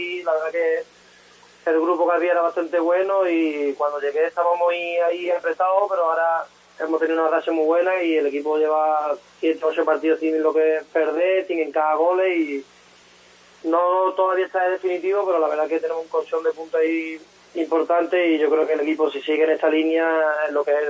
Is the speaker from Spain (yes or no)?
yes; Cádiz, Andalusia, Spain; soy gaditano y cadista